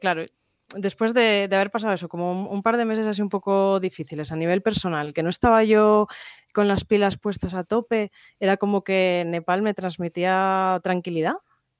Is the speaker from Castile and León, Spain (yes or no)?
yes; Aguilar de Campoo, Castile and León, Spain; aunque soy de una zona de montaña, que soy de aquí de Aguilar de Campoo